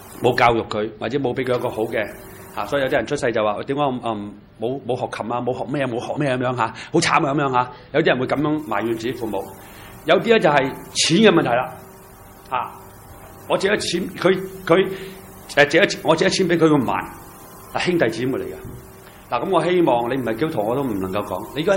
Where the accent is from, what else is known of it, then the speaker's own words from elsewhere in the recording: China; 其實我中國人都係咁樣嘅。